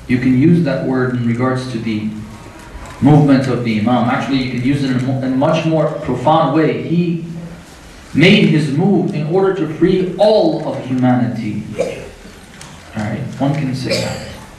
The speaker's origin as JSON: {"language": "English", "country": "United States", "said": "Again, I'm from America, so I can say this about my country."}